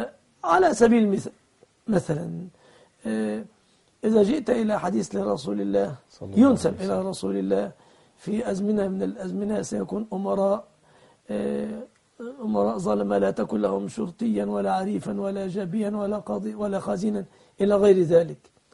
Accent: Egypt; يا أخي أنا تعلمت أنا مصري أصلي

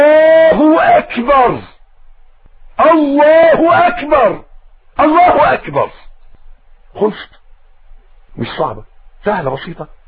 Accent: Egypt; بيقولوا عيبنا احنا كمصريين ان احنا بنتكلم من مناخيرنا

